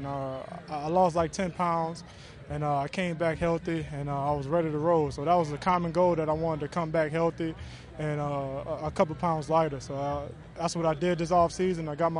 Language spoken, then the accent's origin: English; Louisiana, United States; And she know I like to eat. I'm from Louisiana, so I got the great home food cooking.